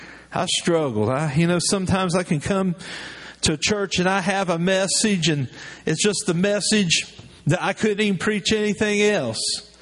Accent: West Virginia, United States; But understand, I'm from West Virginia, and when you're from West Virginia and then you live in Virginia, you kind of get used to mountains.

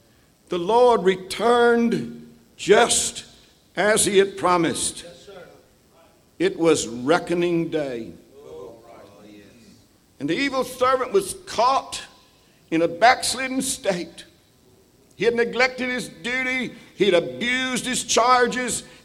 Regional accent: Georgia, United States; I was raised in Georgia, in Madison County, Georgia, in the farming area, rural area.

